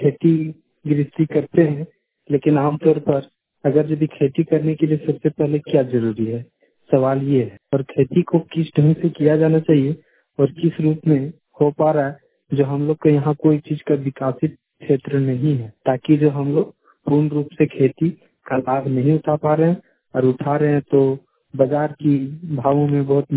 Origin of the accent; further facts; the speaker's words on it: Bokaro, Jharkhand, India; बोकारो जिला से, मैं झारखंड राज्य का निवासी हूँ